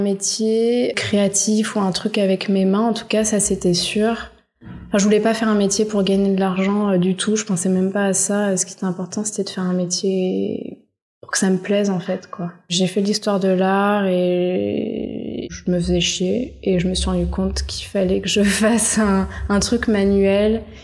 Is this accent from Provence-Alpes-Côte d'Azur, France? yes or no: no; Paris, Île-de-France, France; J'ai grandi dans le 9e arrondissement, à Paris.